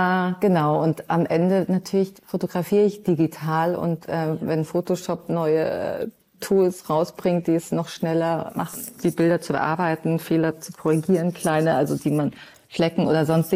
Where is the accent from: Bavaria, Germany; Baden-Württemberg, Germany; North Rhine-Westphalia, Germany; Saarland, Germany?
Bavaria, Germany; Munich; born there; als gebürtige Münchnerin muss ich meiner Heimat den Credit geben